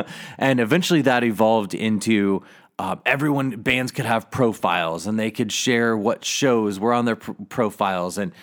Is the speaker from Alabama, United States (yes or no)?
no; St. Louis, Missouri, United States; I had released some music and I'm from St. Louis